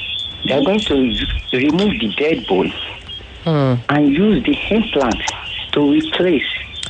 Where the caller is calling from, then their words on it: Ikorodu, Lagos, Nigeria; Yes, sir. I'm calling from Ikorodu.